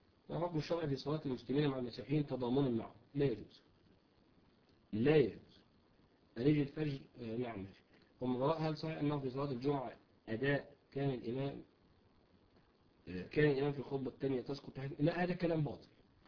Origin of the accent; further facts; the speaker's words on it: Egypt; المخطوبة اللي هو بيسموه عندنا في مصر قرأ فتحتها